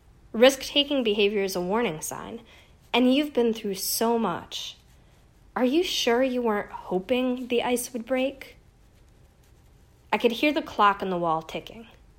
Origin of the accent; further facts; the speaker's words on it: Massachusetts, United States; moved away as an adult; also born or lived in St. Paul; now in Baton Rouge, United States; "How long has it been since I moved from Massachusetts to St. Paul, Minnesota, after graduating college? Then later, from St. Paul to Baton Rouge"